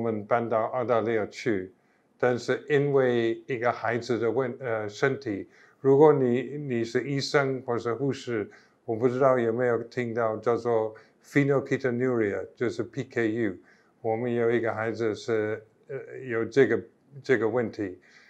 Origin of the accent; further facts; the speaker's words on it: United Kingdom; Chinese is a second language; moved away as an adult; now in Taiwan; 我是英国人，我53年之前第一次来到台湾，如果是台湾人就民国58年，如果不是的话1969年。